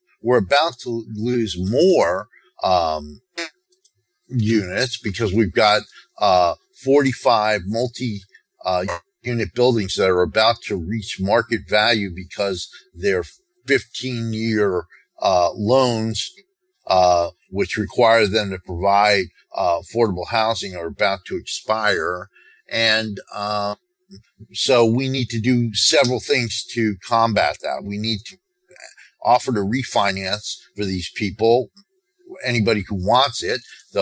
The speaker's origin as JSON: {"language": "English", "region": "New Jersey", "country": "United States", "tie": "born or raised there", "said": "And I said, well, I was raised in North New Jersey, and we all did this."}